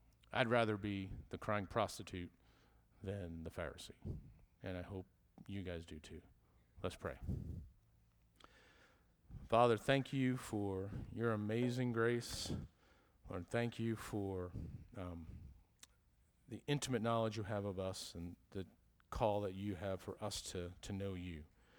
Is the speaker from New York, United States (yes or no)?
yes; New York, United States; born there; I was born in New York, yada, yada, yada, I'm standing here preaching to you.